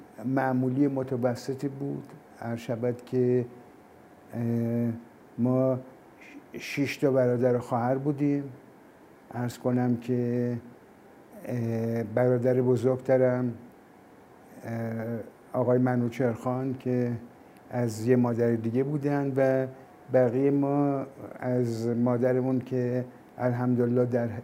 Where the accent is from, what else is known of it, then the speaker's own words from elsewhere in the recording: Tehran, Tehran Province, Iran; born there; من تاریخ تولدم هست 31 مرداد 1330 و در شهر تهران بیمارستان ورجاوند به دنیا اومدم.